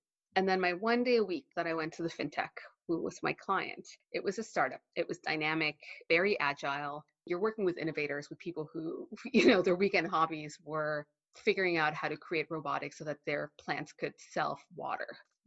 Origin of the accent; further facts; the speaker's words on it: Texas, United States; now in London, United Kingdom; So I am Mexican-Canadian. I grew up in Texas